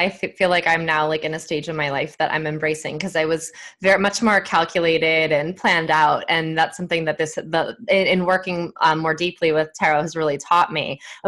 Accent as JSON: {"language": "English", "region": "Pennsylvania", "country": "United States", "tie": "born there", "also_born_or_lived": "Amsterdam, Netherlands", "said": "I was born in Pennsylvania and I went to high school in Amsterdam in the Netherlands."}